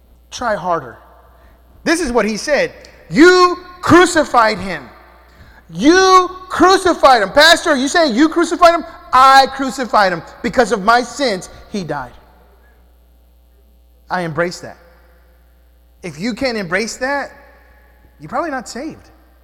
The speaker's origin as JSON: {"language": "English", "region": "the South", "country": "United States", "said": "I'm from the South, amen?"}